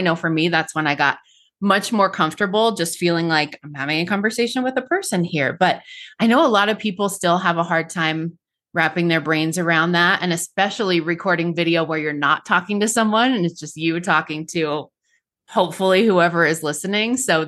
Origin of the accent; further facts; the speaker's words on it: Colorado, United States; I'm from Colorado where we don't say anything in a pretty way.